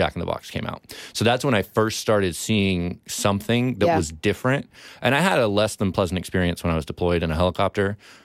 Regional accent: England, United Kingdom; I've flown. Like, I grew up in England. I flew all the time.

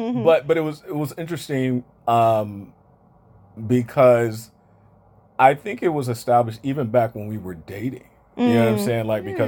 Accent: Detroit, Michigan, United States; now in California, United States; Even though I'm in, obviously we live in California, but born and raised in Detroit, I mean, Michigan and everything.

